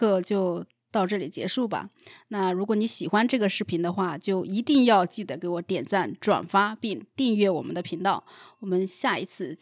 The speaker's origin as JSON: {"language": "Chinese", "country": "China", "tie": "born or raised there", "said": "虽然我是一个土生土长的中国人。"}